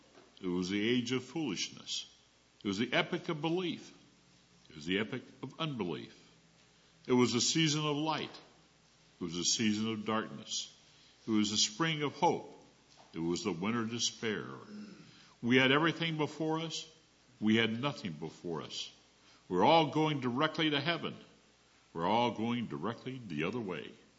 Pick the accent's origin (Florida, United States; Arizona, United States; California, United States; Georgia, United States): Arizona, United States; because I grew up on the Mexican border in Arizona in the high desert. We had a lot of sand, but no water.